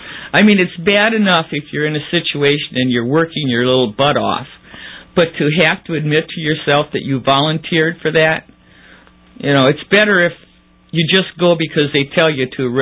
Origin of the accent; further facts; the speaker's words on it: Detroit, Michigan, United States; I'm from Michigan. Really? What part? The suburbs in Detroit.